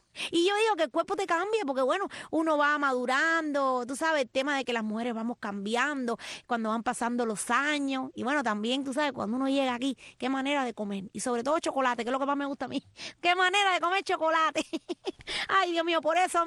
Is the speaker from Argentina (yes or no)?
no; Cuba; soy cubana.